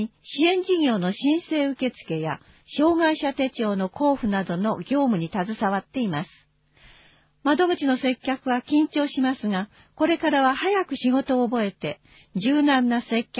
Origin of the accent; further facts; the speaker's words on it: Kamakura, Kanagawa, Japan; 出身は鎌倉市ですが、通学などで愛川町の近くに来ていたので